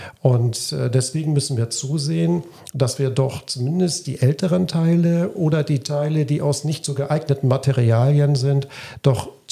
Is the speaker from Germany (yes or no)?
yes; North Sea coast, Germany; Ich bin an der Nordsee aufgewachsen